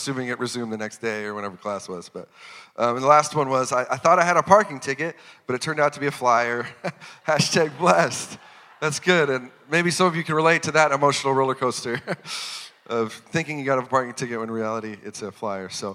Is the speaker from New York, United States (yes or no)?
no; North Dakota, United States; now in Iowa, United States; My wife Kayla and I, we have lived in Iowa for almost 6 years now. It's been crazy. We are transplants from North Dakota